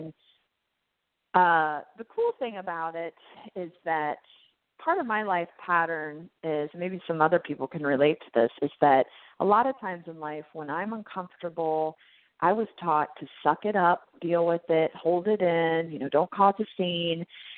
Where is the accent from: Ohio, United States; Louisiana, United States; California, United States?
Ohio, United States; Marysville; We did stop to my hometown in Marysville to pay homage to the land that I grew up.